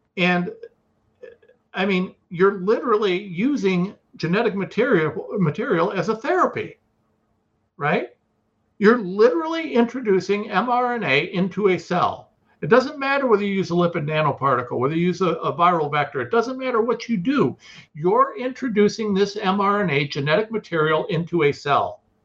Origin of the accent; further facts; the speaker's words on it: Ohio, United States; I'm from Ohio, so we're going to talk pickup trucks, right?